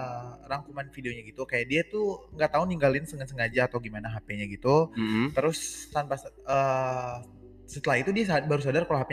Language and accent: Indonesian; East Nusa Tenggara, Indonesia; Kayak ini kalau misalnya tanyain soal gue kan orang NTT juga nih kan.